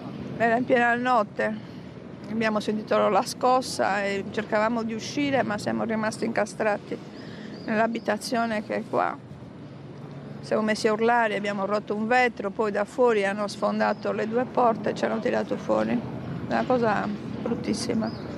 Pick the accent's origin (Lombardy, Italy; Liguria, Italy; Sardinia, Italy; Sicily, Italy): Sardinia, Italy; Noi siamo della Sardegna, siamo venuti qua a fare un po' di vacanze e lavorare